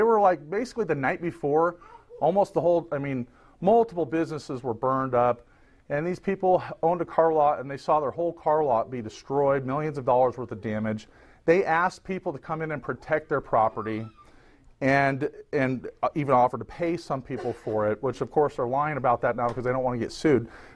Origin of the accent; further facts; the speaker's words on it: Portland, Oregon, United States; And I'm from Portland, Oregon.